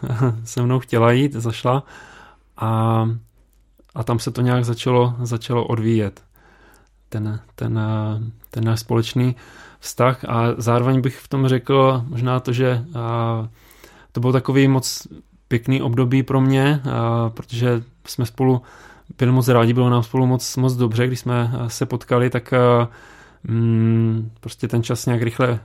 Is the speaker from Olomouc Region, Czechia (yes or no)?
yes; Šumperk, Olomouc Region, Czechia; Já jsem původně ze Šumperka nebo od Šumperka